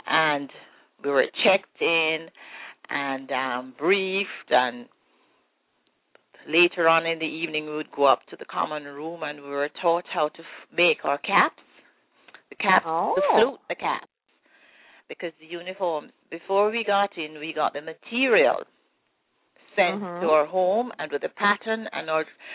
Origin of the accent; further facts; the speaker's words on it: Savanna-la-Mar, Westmoreland Parish, Jamaica; I was born in Savannah, Lamar. … I grew up in the 40s. I did all my schooling there